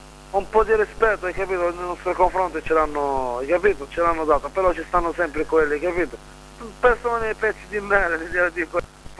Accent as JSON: {"language": "Italian", "country": "Algeria", "second_language": "Italian", "moved": "yes", "lives_now": "Italy", "said": "Sì, io vengo dall'Algeria. Sto qua da quasi 8 anni che sono qui."}